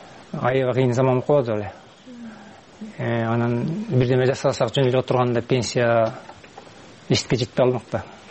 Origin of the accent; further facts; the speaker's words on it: Naryn, Naryn Region, Kyrgyzstan; мен Нарын төрөлдүм, мен биякта чоңойдум, мен биякта өстүм